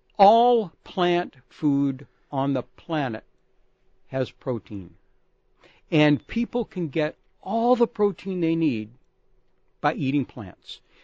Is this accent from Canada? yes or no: yes; the Prairies, Canada; moved away as an adult; now in Tucson, United States; Well, I'm not actually. Actually, I'm from the Canadian prairies originally, but ended up in Tucson in graduate school in the late 60s and never could get the old Pueblo out of my blood.